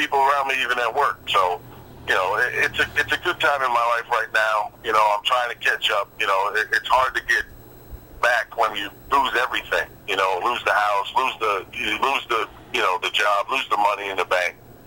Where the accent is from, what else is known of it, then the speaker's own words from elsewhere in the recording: Harrison, New Jersey, United States; You know, my exit is 15W where I grew up in Harrison, and, you know how close the stadium is